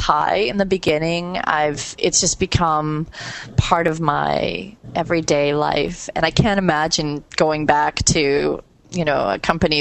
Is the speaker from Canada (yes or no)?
yes; Toronto, Ontario, Canada